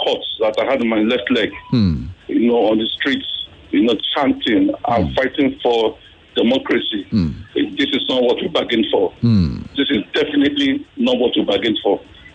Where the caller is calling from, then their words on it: Surulere, Lagos, Nigeria; I stay in Suleri.